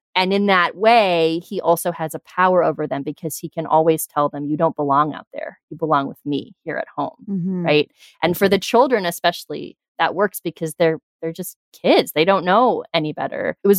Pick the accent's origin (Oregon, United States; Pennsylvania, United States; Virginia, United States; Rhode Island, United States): Oregon, United States; Sidebar, I grew up in Oregon in the 80s.